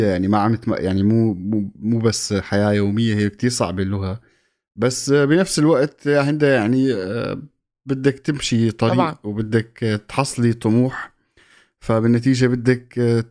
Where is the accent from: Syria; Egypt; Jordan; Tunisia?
Syria; علاقتنا كسوريين باللغات الثانيه اللي مانا عربيه